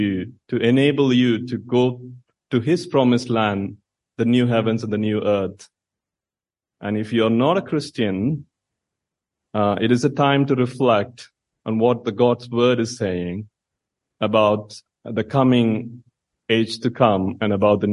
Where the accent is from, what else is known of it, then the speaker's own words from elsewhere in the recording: India; now in United Kingdom; I'm from India, and when I first came to England, I understood that people here use a lot of idioms in conversations.